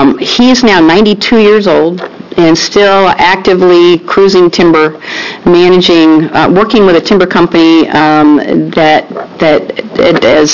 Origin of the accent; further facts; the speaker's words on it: Coos Bay, Oregon, United States; I was born and raised in Coos Bay.